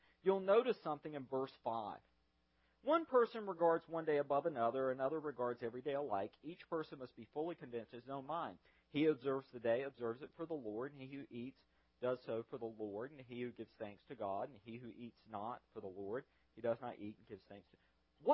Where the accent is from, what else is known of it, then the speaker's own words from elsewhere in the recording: the South, United States; you know, at my family, growing up in the South in the middle of July, it was 100 degrees